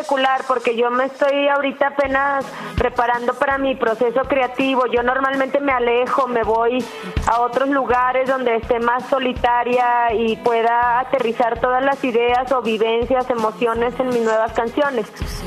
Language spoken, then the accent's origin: Spanish; Mexico; acaban de estar en Madrid haciendo un desfile de moda como muy importante, como mexicanas, pues latinas.